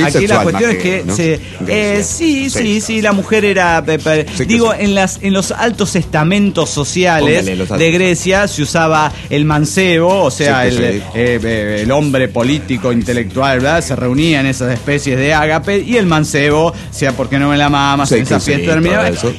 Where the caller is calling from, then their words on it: Tecamac, State of Mexico, Mexico; de Tecamac, de Felipe Villanueva, México.